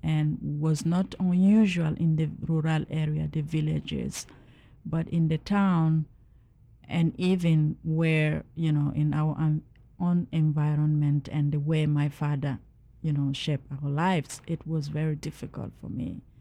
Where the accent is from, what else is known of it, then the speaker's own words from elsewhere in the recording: Guinea; I come from Guinea, West Africa, the northern part of the country, and I belong